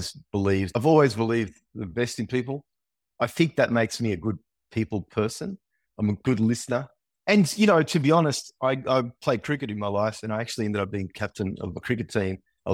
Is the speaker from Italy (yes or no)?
yes; Italy; as a kid growing up in Italy, you know, when I was there, it was like a still white wine that everyone drank.